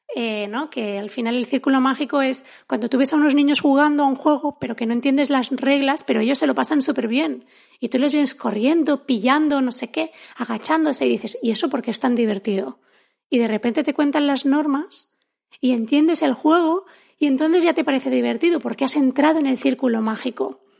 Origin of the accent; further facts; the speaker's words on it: Barcelona, Catalonia, Spain; A ver, también te digo, crecí en Barcelona en los 90.